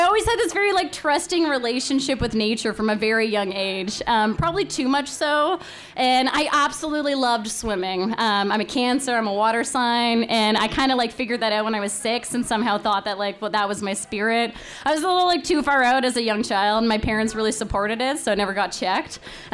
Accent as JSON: {"language": "English", "country": "Canada", "tie": "born or raised there", "said": "You know, I grew up in Canada, and as most Canadians, you know, I had a lot of nature around me"}